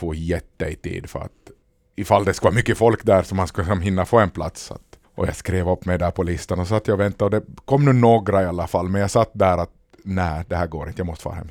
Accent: Närpes, Ostrobothnia, Finland; Jag kommer från Närpes och där hade vi en ungdomsförening och en revy.

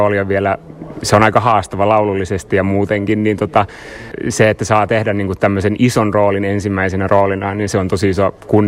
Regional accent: Kauhajoki, South Ostrobothnia, Finland; mä oon kotoisin Kauhajoelta, synnyin siellä unkarilaiseen perheeseen ja siellä sitten mä oon pääosin kasvanut. Meillä on ollut tosiaan semmoinen tausta, että Unkari oli tosi vahvasti läsnä perhe-elämää ja kieli ja kulttuuri.

